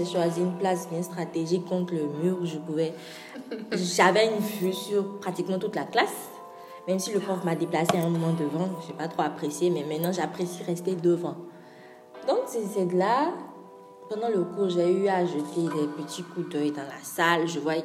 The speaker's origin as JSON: {"language": "French", "country": "Benin", "said": "Je dis oui, que je suis Béninoise."}